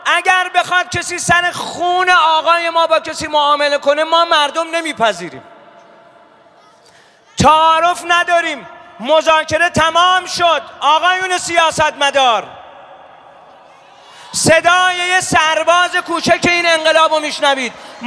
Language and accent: Persian; Iran; ما مردم ایرانیم. مردم ایران این روزا یه حرف بیشتر ندارن.